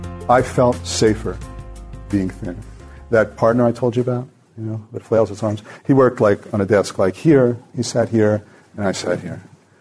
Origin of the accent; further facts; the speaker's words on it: United States; So maybe it's because I'm American. I don't know.